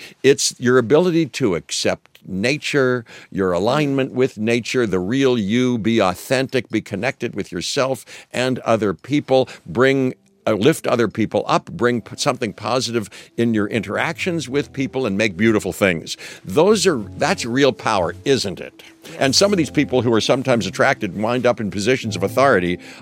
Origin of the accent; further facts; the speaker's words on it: Pittsburgh, Pennsylvania, United States; when you're growing up as a kid, as a boy, and I grew up in Pittsburgh, and you know, it can be tough.